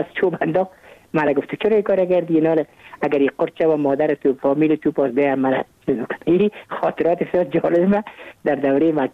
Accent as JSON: {"language": "Persian", "region": "Kabul", "country": "Afghanistan", "tie": "born or raised there", "said": "من متولد کابل هستم، در نایه اول کابل تولد شدیم."}